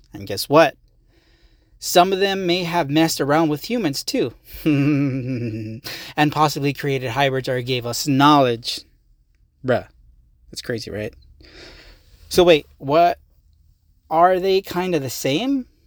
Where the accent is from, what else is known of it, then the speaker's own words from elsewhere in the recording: Visalia, California, United States; you're listening to the …'s podcast. Of course, duh, I am from Visalia, California, and I am currently a Uber driver.